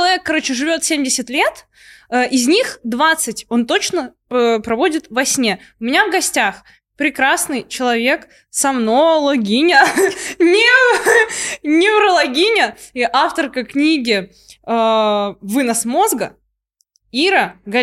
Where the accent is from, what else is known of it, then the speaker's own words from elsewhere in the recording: Belarus; Если кто не знал, я из Беларуси